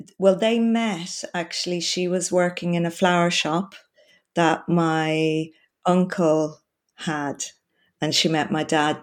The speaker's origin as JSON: {"language": "English", "town": "Bray", "region": "Leinster", "country": "Ireland", "said": "I was born in 1967. I come from Bray, County Wicklow, which is just near Dublin, a seaside town just outside of Dublin. My family are all Bray people for kind of generations back. So obviously"}